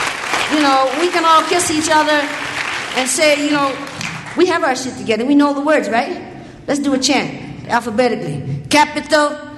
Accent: Nova Scotia, Canada; I always think I come from Nova Scotia, you know, like my parents were coal miners.

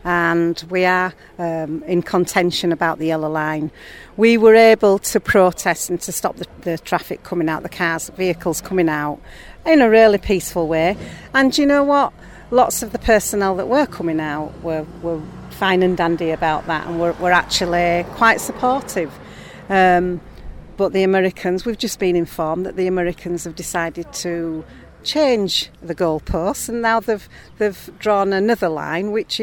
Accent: Bradford, Yorkshire and the Humber, United Kingdom; I come from Bradford.

